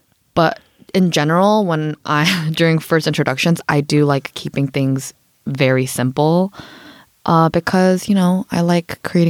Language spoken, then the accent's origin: English; Hong Kong; because I grew up in Hong Kong